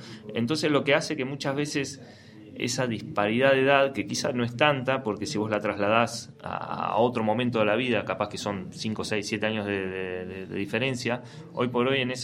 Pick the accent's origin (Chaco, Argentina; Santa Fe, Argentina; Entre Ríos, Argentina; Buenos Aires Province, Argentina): Buenos Aires Province, Argentina; Bahía Blanca; No, yo nací y me crié en Bahía.